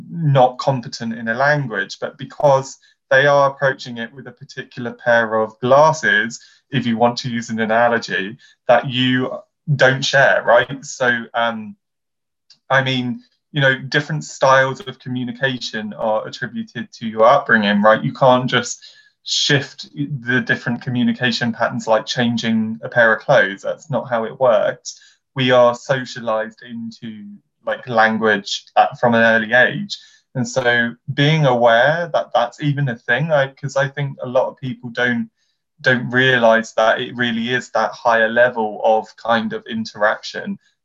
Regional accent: London, United Kingdom; accent: London; I'm British. I sound on the whole relatively standard, but you know, you can probably hear there's some features in my speech that are London, because I am from London

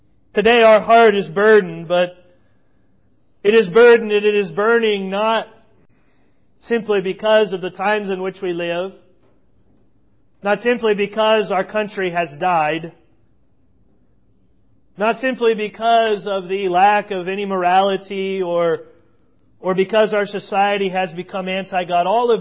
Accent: United States; We are at ease in the Lord's churches today, and because we are American, we have been at ease for many years.

